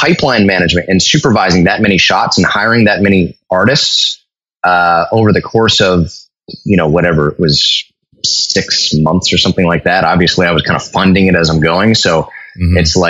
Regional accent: Canada

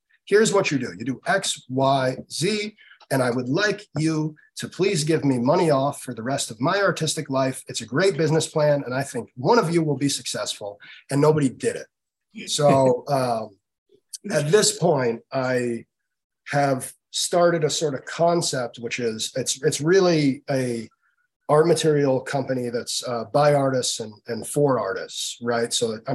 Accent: Boston, Massachusetts, United States; I'm from Boston. And I remember when I was young, the reintroduction of Sargent as an important artist.

